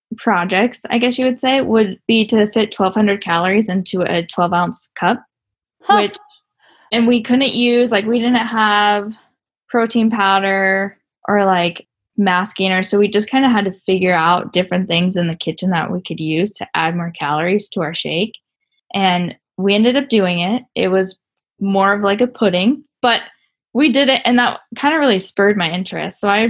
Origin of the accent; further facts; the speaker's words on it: Montana, United States; now in North Dakota, United States; So I am from Montana. I'll always claim Montana's home. Currently, I'm living in North Dakota.